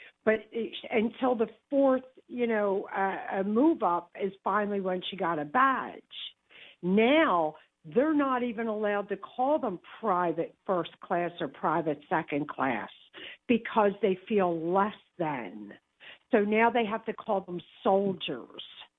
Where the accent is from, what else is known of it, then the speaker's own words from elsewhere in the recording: Philadelphia, Pennsylvania, United States; Well, we're from Philly. We do fight back.